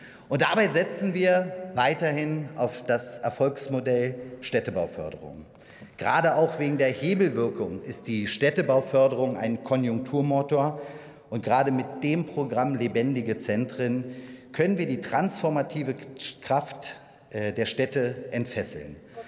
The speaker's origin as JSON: {"language": "German", "region": "Berlin", "country": "Germany", "tie": "born or raised there", "said": "Meine Heimatstadt Berlin hat Freiheitsgeschichte geschrieben."}